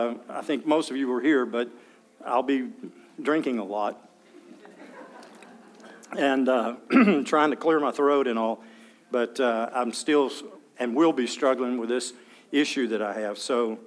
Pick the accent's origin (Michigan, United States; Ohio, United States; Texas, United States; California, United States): Texas, United States; now in Arkansas, United States; I am from Texas, but I was converted and came to Arkansas.